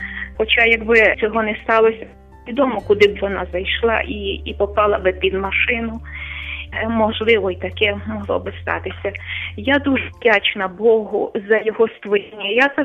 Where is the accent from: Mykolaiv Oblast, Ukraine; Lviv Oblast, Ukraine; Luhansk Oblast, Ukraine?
Lviv Oblast, Ukraine; Lviv; я львів'янка.